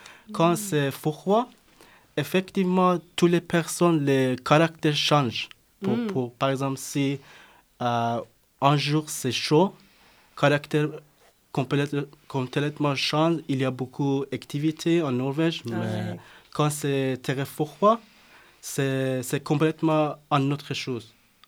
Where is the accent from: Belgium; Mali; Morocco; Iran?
Iran; French is a second language; now in Grenoble, France; Et je viens d'Iran. J'habite à Grenoble depuis 7 mois. J'apprends le français à l'université à Grenoble-Alpes.